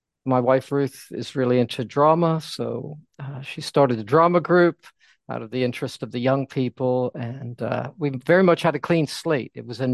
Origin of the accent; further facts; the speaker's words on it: United States; now in United Kingdom; No, I am American, although my wife is English, and we moved here in 1988.